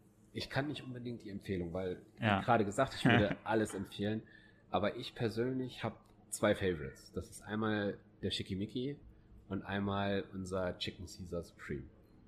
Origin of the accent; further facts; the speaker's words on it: Hesse, Germany; als ich nach Holsterhausen gekommen bin, ich bin ursprünglich komme ich noch nicht mal aus Nordrhein-Westfalen. Ich bin eigentlich in Hesse.